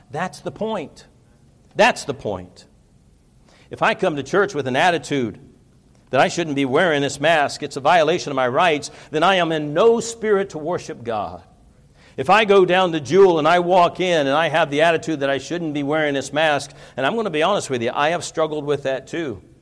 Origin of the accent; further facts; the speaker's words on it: United States; I don't like what's happening in our nation. I understand. I am American to the core.